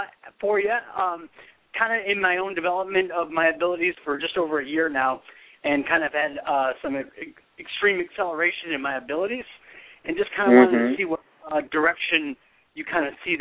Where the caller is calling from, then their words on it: Michigan, United States; I'm calling from Michigan.